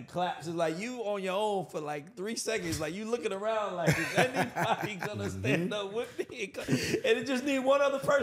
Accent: Georgia, United States; like it's like I'm a kid from South Georgia and I love fashion.

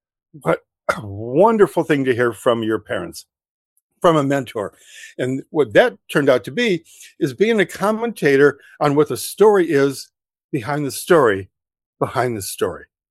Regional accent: Midwest, United States; I was raised in the Midwest, 1950s.

